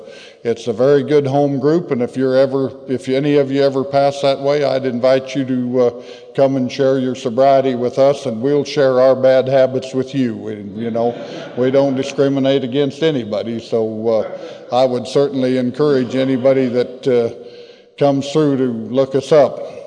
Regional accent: Rock Springs, Wyoming, United States; I'm an alcoholic. I'm from Rock Springs, W, and I say that in order to maintain Wyoming's anonymity.

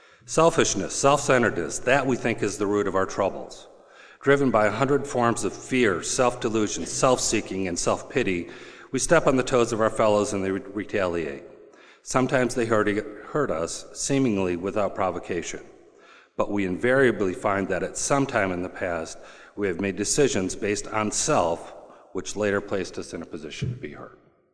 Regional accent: Atlanta, Georgia, United States; I'm from Atlanta. My home group is the Lowburn Third Tradition Group in Lowburn, Georgia.

